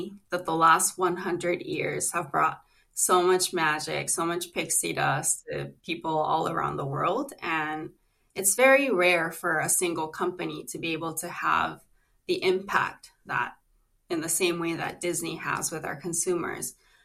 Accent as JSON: {"language": "English", "country": "Japan", "tie": "born or raised there", "also_born_or_lived": "New York, United States", "said": "I was born and raised in Japan to an American father and a Korean mother. I went to international school. I went to NYU and studied hospitality and tourism management, as well as media communication. So I have a pretty multilingual, multicultural background."}